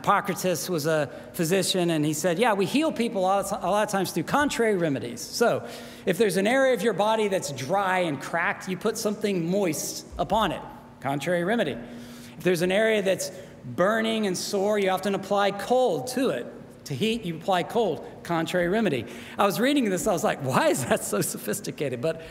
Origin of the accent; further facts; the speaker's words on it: the South, United States; Very honestly, I'm from the South